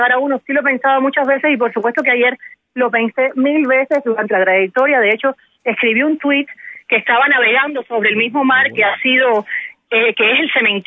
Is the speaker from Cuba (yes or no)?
yes; Cuba; estoy loca por ir a mi tierra, por ver a la gente con la que crecí, por ver a la familia que tengo en Cuba.